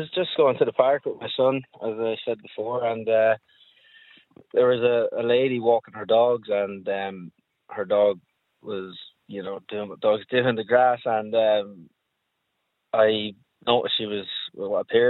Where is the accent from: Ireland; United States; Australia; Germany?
Ireland; Wexford, Leinster; also born or lived in England; I've moved back and forth probably from when I was born to Wexford a few times, but been residing here permanently since I was maybe 12 or 13.